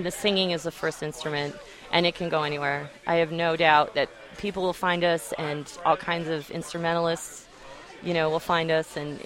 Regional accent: Santa Fe, New Mexico, United States; I grew up in El Rancho in Pewaukee, and there was a choir in Santa Fe

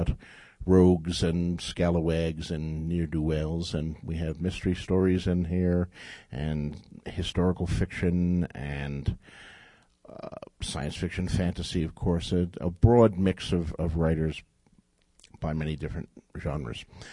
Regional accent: Bayonne, New Jersey, United States; Growing up in Bayonne, New Jersey, and buying those comic books, and then graduating to books that actually had no pictures in them, we had no bookstores in Bayonne, New Jersey.

